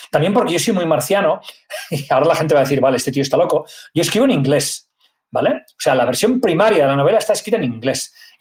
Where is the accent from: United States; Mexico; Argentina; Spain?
Spain; Barcelona, Catalonia; siendo no nativo, porque yo soy de Barcelona, nacido en las Corts, ¿vale?